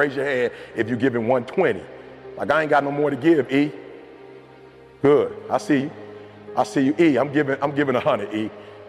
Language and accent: English; Detroit, Michigan, United States; I'm from Detroit, GM, Chrysler, Ford went down.